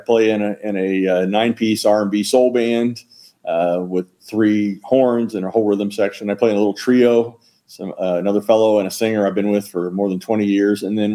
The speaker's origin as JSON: {"language": "English", "region": "Ohio", "country": "United States", "tie": "born or raised there", "said": "You know, I grew up in Southern Ohio. My dad was a chemical engineer. My mom happened to be from Fort Wayne. They got married when he went to a college here in Indiana, and he got his job in Southern Ohio as a chemical engineer."}